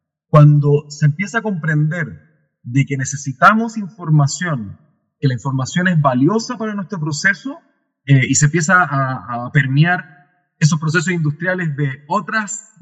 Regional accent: Chile; vivo en Chile, soy chileno, estudié en la Universidad Austral de Chile, que está en la ciudad de Valdivia.

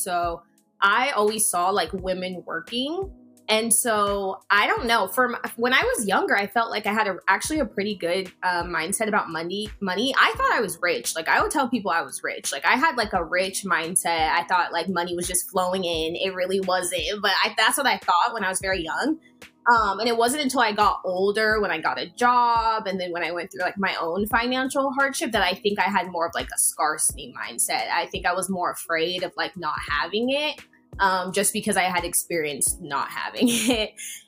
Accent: Colorado, United States; I live in the DMV. I'm originally from Colorado.

